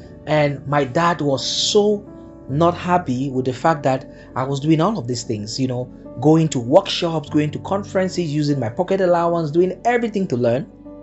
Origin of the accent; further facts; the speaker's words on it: Cameroon; I'm from the Republic of Cameroon.